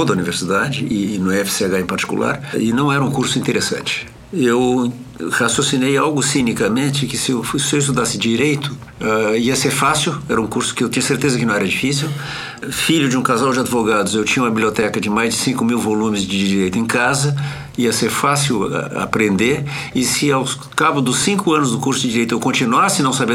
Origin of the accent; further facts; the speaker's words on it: Porto Alegre, Rio Grande do Sul, Brazil; also born or lived in United States / France; são sobrenomes respectivamente da minha mãe e do meu pai. Eu sou porto-alegrense. Com exceção de 2 anos passados nos Estados Unidos e 1 ano passado na França, eu vivi a minha vida toda em Porto Alegre.